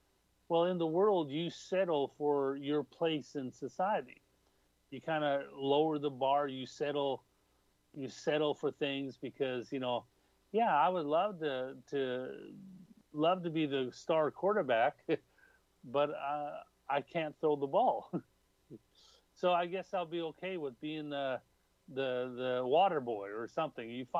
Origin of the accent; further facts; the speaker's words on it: Canada; that's one of the problems of being Canadian is, you know, Canadians know how to get along.